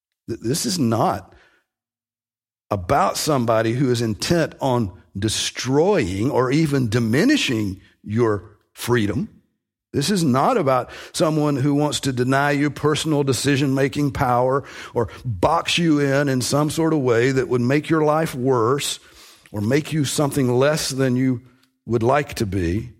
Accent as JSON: {"language": "English", "region": "Georgia", "country": "United States", "also_born_or_lived": "Texas", "said": "When I lived in Texas, I got a whole new perspective on the value of shade. I'm from Georgia, and it's hot enough in Georgia, but it's a lot hotter in Texas, and there's a lot less shade."}